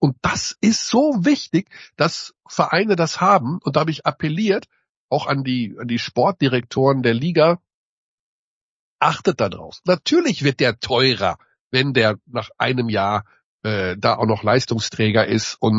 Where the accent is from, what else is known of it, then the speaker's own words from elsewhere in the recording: Hagen, North Rhine-Westphalia, Germany; Also ich komme ja aus Hagen, einer Basketballhochburg.